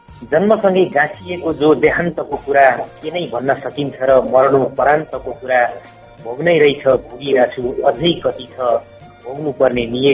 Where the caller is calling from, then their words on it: Malaysia